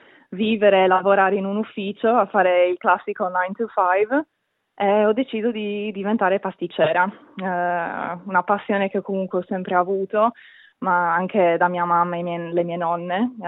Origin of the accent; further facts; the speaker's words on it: Sardinia, Italy; moved away as an adult; now in Australia; io sono della Sardegna, vicino a Cagliari.